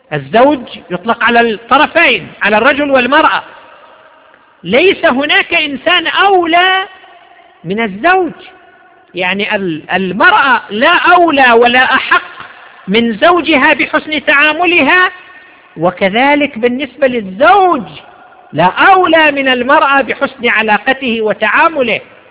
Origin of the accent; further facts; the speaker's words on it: Saudi Arabia; عندنا في المملكة العربية السعودية